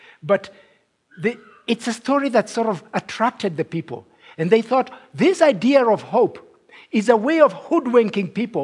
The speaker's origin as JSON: {"language": "English", "country": "Kenya", "said": "As I said, I come from Kenya, and we were colonized by the British."}